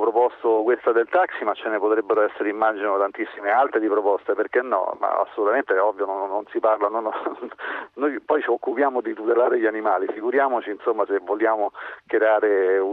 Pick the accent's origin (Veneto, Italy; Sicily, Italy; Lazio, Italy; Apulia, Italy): Lazio, Italy; Rome; io sono romano